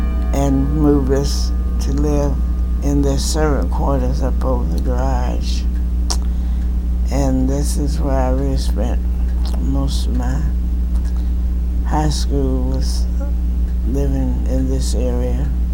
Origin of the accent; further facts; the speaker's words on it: Bluff, Oklahoma, United States; born there; I was born in Bluff, Oklahoma. You probably haven't ever heard of Bluff.